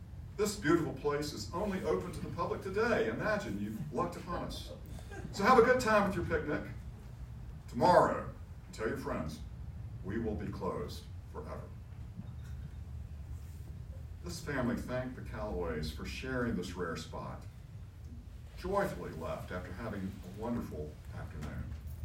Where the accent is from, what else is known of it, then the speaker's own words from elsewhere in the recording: Georgia, United States; in another beautiful place of God's creation in my home state of Georgia. And although I'm a diehard Georgia Bulldog, I'm not talking about Athens.